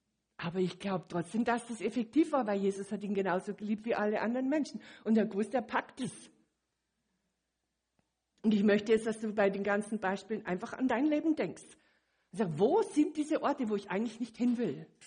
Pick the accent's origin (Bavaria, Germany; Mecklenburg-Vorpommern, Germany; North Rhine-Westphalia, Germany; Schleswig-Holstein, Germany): Bavaria, Germany; Munich; wo ich noch als Kind in München aufgewachsen bin